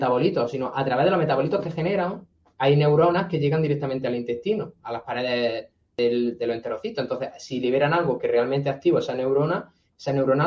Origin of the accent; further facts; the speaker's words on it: Spain; y más nosotros que somos españoles